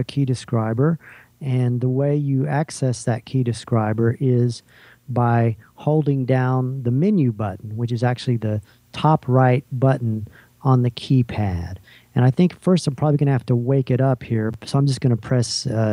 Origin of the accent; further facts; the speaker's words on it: Texas, United States; As I said … from Texas, and I have a co-host with me